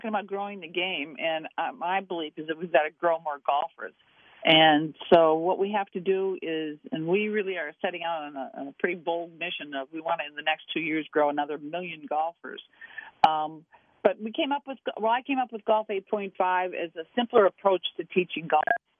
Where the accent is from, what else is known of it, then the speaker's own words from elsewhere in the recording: Minneapolis, Minnesota, United States; considering I come from Minneapolis, and you had a very good segment on the My Vikings.